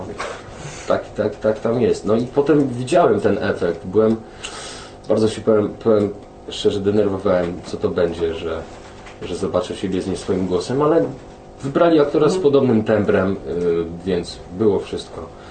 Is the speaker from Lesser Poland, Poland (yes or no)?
yes; Tarnów, Lesser Poland, Poland; powiem tylko tyle, że to, że jestem z Tarnowa, miało, nie wiem czy decydujące, ale miało duże znaczenie, że zagrałem w tym filmie.